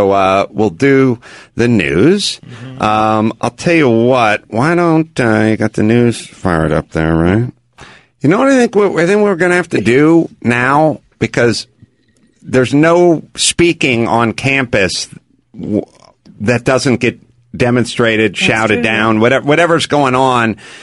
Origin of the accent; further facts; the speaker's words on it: Seattle, Washington, United States; I hail from the Seattle area.